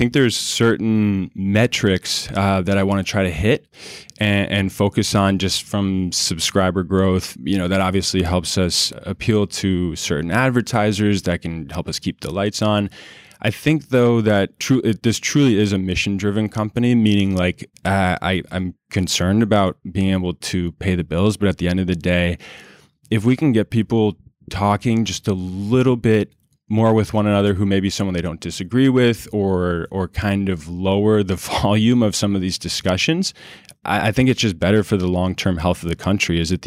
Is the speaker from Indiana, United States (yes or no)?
no; Colorado, United States; if something like this existed when I was growing up in Colorado and I was 10 years old